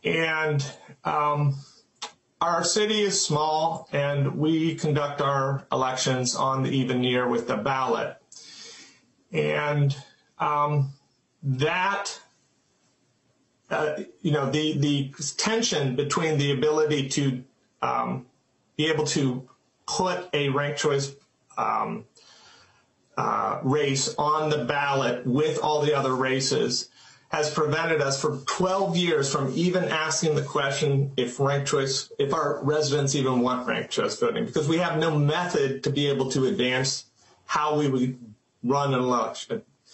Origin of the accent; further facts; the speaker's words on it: Red Wing, Minnesota, United States; I am from Red Wing, and I currently am a Red Wing City Council member